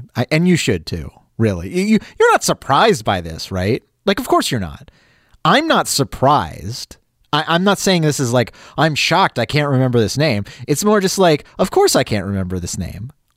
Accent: United States; I'm sorry. I grew up in the States.

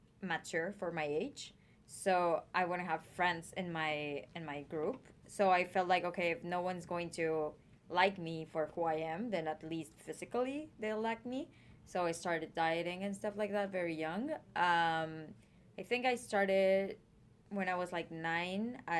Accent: Mexico; I grew up in Mexico, and there wasn't any like organic stores yet when I was growing up.

